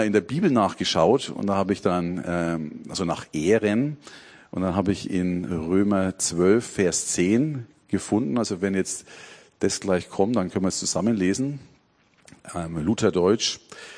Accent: Bavaria, Germany; wie schwer mir das fällt, als Franke.

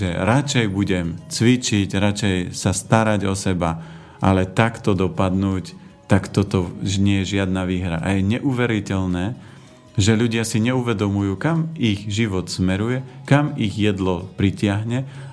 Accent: Žilina Region, Slovakia; tým, že som z Oravy

